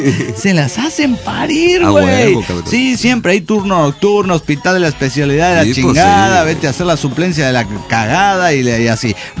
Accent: Cuautitlán Izcalli, State of Mexico, Mexico; moved away; vuelvo a Cautitlán Izcalli, de donde partí. Mi pueblo natal.

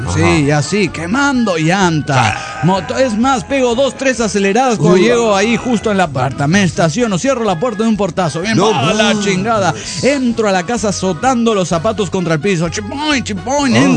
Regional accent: Saltillo, Coahuila, Mexico; de Saltillo, Coahuila.

